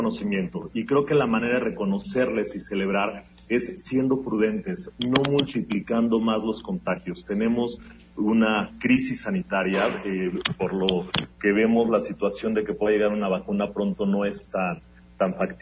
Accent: Mexico; esta parte que contagiamos como mexicanos

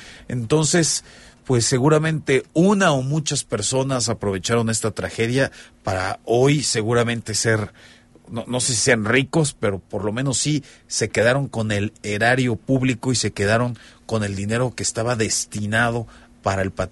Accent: Mexico; Y esa impunidad es la que nos lastima como mexicanos.

